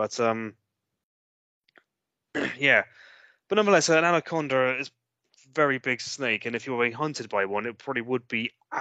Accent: South West England, United Kingdom; Gloucestershire.

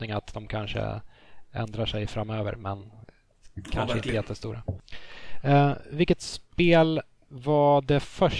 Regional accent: Sollentuna, Stockholm County, Sweden; i bowlinghallen i Sollentuna där jag växte upp

